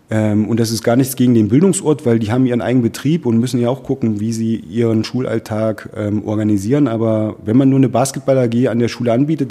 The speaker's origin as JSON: {"language": "German", "region": "Saxony-Anhalt", "country": "Germany", "lives_now": "Berlin, Germany", "said": "Ich komme eigentlich aus Sachsen-Anhalt"}